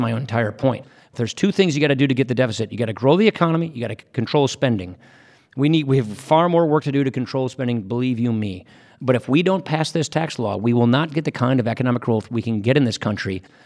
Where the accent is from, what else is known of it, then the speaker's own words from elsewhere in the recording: Wisconsin, United States; I come from Wisconsin.